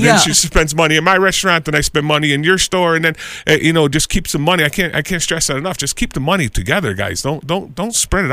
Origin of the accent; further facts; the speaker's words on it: East Coast, United States; because I'm from East Coast.